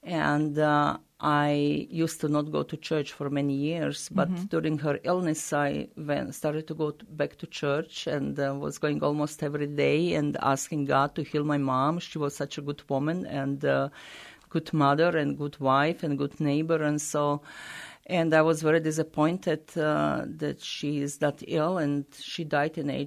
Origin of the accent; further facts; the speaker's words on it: Croatia; the way I started, I'm from Croatia originally, and we do have a very big shrine in near Croatia in Herzegovina